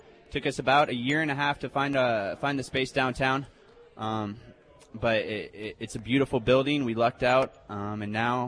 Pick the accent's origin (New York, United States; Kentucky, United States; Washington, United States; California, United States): Washington, United States; Seattle; I grew up in Seattle, so craft beer, I mean, the small town I grew up in had three craft breweries, and there's 14,000 people in it.